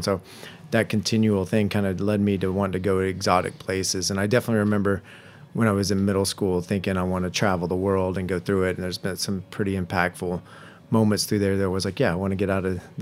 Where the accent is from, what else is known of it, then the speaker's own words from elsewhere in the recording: Tennessee, United States; So super small, but that's my hometown.